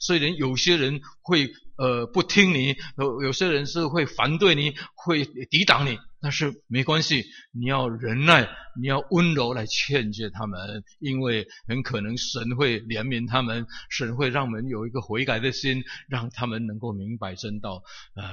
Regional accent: China; 其实我们中国人很厉害，我们早很早很早就讲到这样。

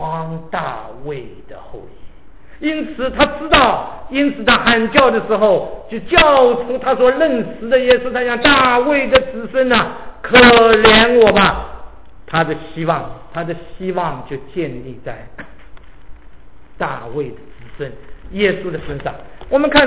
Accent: Shanghai, China; born there; 虽然我生在上海，对不对，但是我的祖籍是什么，是江苏盐城

